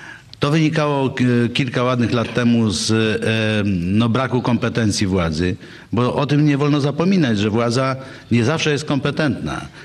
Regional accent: Pomeranian Voivodeship, Poland; ja jestem z Zęborka, żeby była jasność w sprawie. Takie miasteczko jak Bytów. Należeliśmy do województwa słupskiego. Byliśmy też w jakimś sensie peryferią.

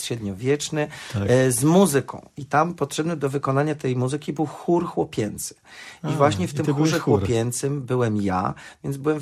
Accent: Gdynia, Pomeranian Voivodeship, Poland; also born or lived in Słupsk / Koszalin / Płock; Bo rzeczywiście urodziłem się w Słupsku, w którym nigdy nie mieszkałem. Moi rodzice mieszkali wtedy w Koszalinie przez rok. Potem był Płock, a potem była Gdynia. Urodziłem się w rodzinie aktorów.

